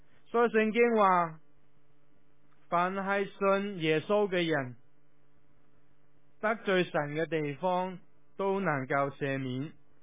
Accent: China; 尤其是对我哋中国人嚟讲，我哋最了不起或者我哋就系、烧香

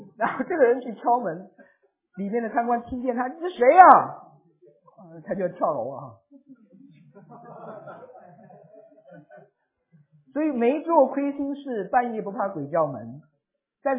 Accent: Shanghai, China; now in Beijing, China; 我这个前年我从北京到我们老家上海，一路坐火车下去

